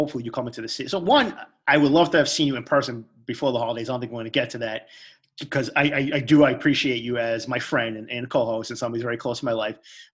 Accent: East Boston, Massachusetts, United States; People know this is how I talk. I'm from Eastie.

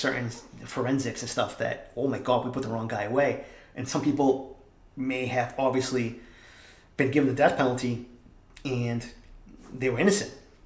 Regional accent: Boston, Massachusetts, United States; growing up in East Boston, and I think some of that's still in me, growing up around the criminals and seeing how that is

